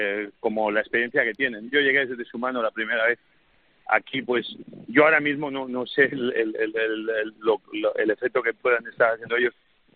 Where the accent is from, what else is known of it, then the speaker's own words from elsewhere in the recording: United States; al igual yo como americano, que también soy muy orgulloso